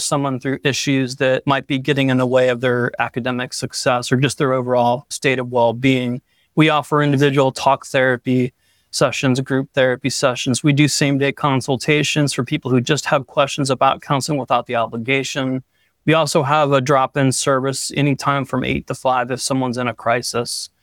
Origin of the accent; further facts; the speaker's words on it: Ohio, United States; I grew up in Northeast Ohio